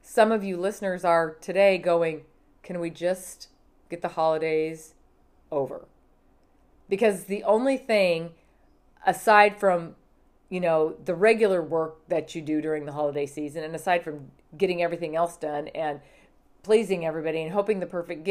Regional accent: Montana, United States; Now, of course, remember I grew up in Montana, so I don't know that there was a Christmas that we didn't have a white Christmas, right?

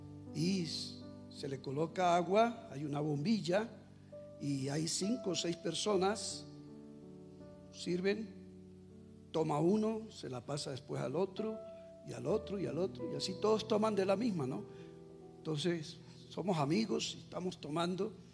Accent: Colombia; pero se identifican: somos colombianos

